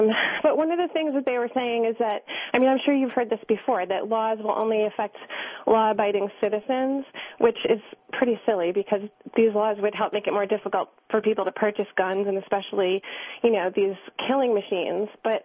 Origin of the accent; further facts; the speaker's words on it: Sandy Hook, Connecticut, United States; I'm calling because I'm from Sandy Hook